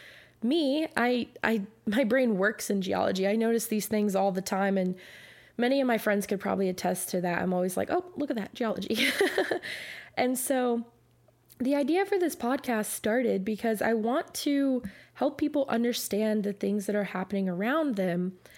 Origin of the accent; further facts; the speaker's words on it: Virginia, United States; I grew up in Virginia, and so I am no stranger to hurricanes and thunderstorms, tropical storms, the whole nine yards.